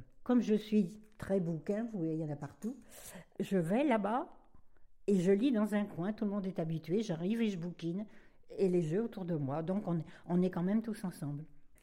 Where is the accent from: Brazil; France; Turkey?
France; Pays de la Loire; also born or lived in Brest; Mais je ne suis pas d'ici. Je suis de Loire-Atlantique. J'ai habité Brest 50 ans